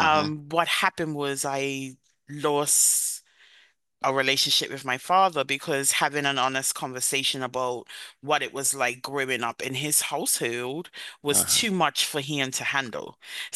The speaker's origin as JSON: {"language": "English", "country": "Bermuda", "tie": "born or raised there", "said": "And I grew up in a very small environment. I grew up in Bermuda. For those who don't know, Bermuda is 21 square miles."}